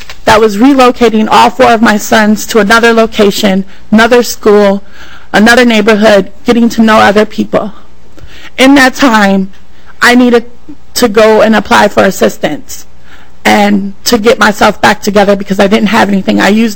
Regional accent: St. Paul, Minnesota, United States; And I've born and raised in Minnesota. I lived in St. Paul all my life.

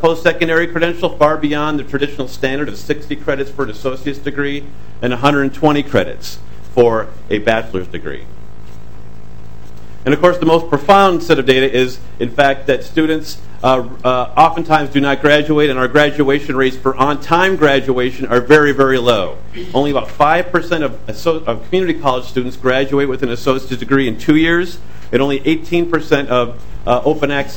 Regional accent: Minnesota, United States; Particularly, I'm a born and raised Minnesotan, graduated of the University of Minnesota

